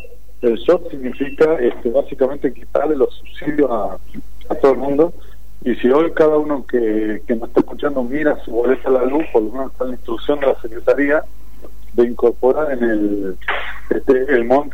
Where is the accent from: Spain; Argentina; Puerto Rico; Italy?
Argentina; me parece que nos aleja de lo que somos los argentinos, que la mayoría somos hijos y nietos de inmigrantes que vinieron